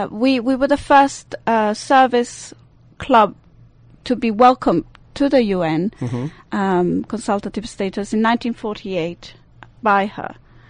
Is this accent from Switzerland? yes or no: yes; Ticino, Switzerland; English is a second language; I do have an accent. I'm Swiss. I was born in the Italian part of Switzerland, which is the smallest, but we think it's the prettiest because we're south of the Alps